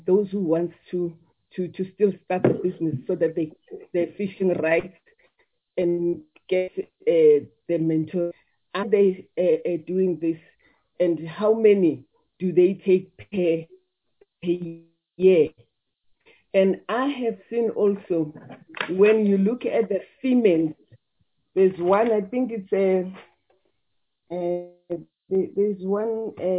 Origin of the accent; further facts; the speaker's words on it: Gauteng, South Africa; I'm coming from Gauteng, so there's no C here.